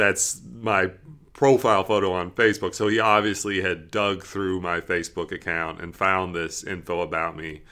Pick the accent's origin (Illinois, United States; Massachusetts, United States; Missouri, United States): Missouri, United States; Columbia; I'm from Columbia, Missouri.